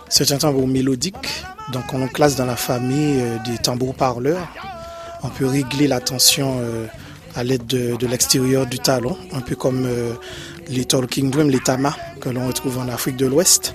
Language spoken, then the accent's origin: French; Martinique; Mon tambour de prédilection, c'est le tambour djouba, puisque je suis martiniquais.